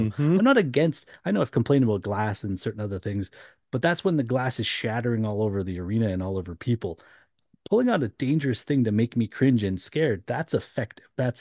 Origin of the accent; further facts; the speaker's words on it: Canada; As a Canadian hockey fan